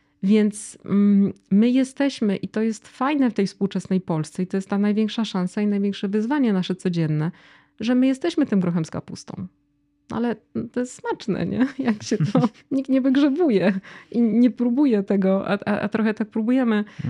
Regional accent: Silesian Voivodeship, Poland; Nie mam żadnych skandynawskich przodków, nie mam rodziny w Skandynawii. Wychowałam się na Śląsku

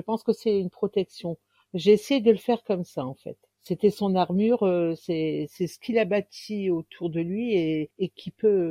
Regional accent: Calais, Hauts-de-France, France; J'habite près de Lille. Enfin, plus près de Valenciennes. Sinon, je suis native de Calais. Enfin, c'est toujours dans les Hauts-de-France.

